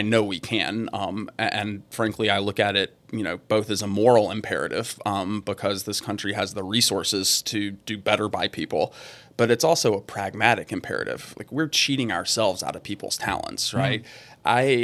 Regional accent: Mississippi, United States; which is about an hour and a half from where I grew up in North Mississippi.

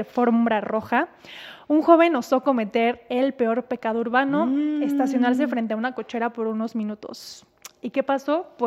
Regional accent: Mexico City, Mexico; Todos somos, miren, mexiquenses, ciudad de mexiqueños, ¿cómo se llama?

